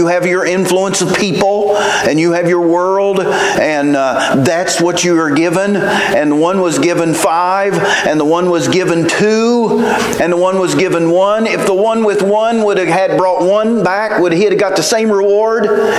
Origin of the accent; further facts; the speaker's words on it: Charleston, West Virginia, United States; "Well, I'm from West Virginia." He said, "So am I." I'm sitting there going, "Wow." I said, "Well, I'm from Charleston."